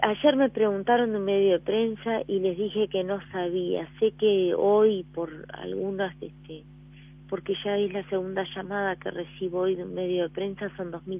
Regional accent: Artigas, Uruguay; Soy de Artigas, ciudad.

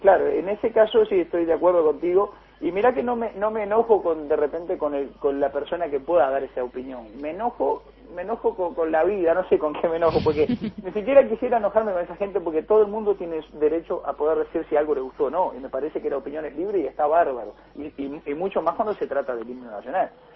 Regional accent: Uruguay; yo soy un ciudadano uruguayo, soy un cantor uruguayo

